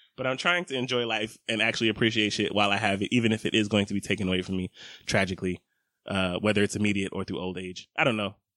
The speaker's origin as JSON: {"language": "English", "town": "Oak Forest", "country": "United States", "also_born_or_lived": "Scottsdale", "said": "we first moved to Eastlake. We moved to Eastlake from Scottsdale. So I'm from Oak Forest originally. And to go from government housing"}